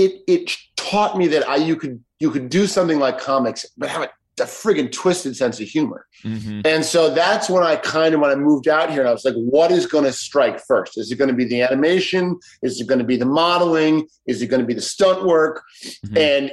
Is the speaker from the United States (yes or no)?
yes; Chicago, Illinois, United States; when I was growing up in Chicago, you know, it was the 90s and Michael Jordan was everywhere.